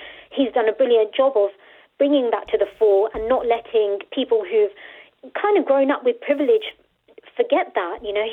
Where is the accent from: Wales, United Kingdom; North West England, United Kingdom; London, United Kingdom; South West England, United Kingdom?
London, United Kingdom; Tower Hamlets; so I grew up in Tower Hamlets, which is one of the UK's worst areas for child poverty. It's a borough in London, for those who aren't familiar.